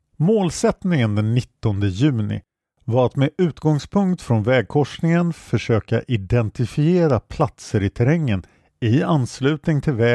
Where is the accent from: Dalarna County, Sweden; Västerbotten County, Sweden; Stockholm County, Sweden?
Stockholm County, Sweden; Stockholm; Jag ber återigen om ursäkt för mitt gotländska uttal. Jag är en inbiten stockholmare.